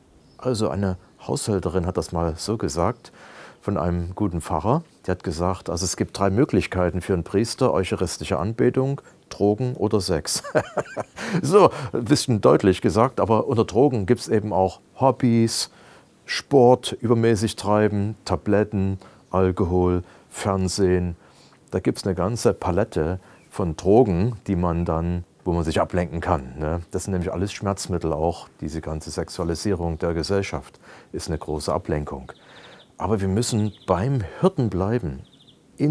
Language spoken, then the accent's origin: German; East Germany, Germany; Ich habe gute Erlebnisse gehabt aus der DDR, wo ich aufgewachsen bin.